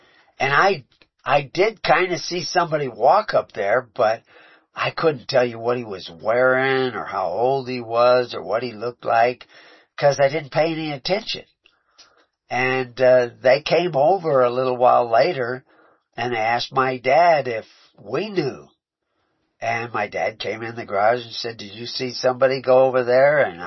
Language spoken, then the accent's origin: English; Houston, Texas, United States; But I grew up down south in Houston.